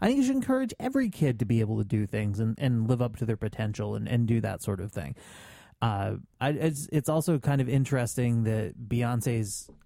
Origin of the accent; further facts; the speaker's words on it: Vermont, United States; my home state of Vermont got pot roast.